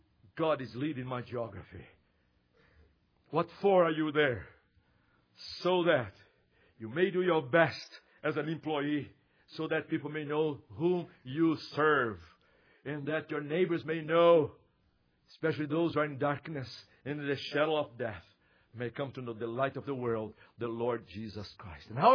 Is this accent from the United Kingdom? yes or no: no; Brazil; I grew up in Brazil, working in the Amazon jungle with my wife.